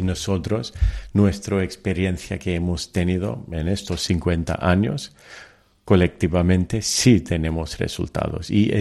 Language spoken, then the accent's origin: Spanish; Anantapur, Andhra Pradesh, India; first language Telugu; Spanish is a second language; Esto fue mi decisión y fue algo muy natural porque soy de Anantapur, allí. Yo creo en mi pueblo, en mi gente.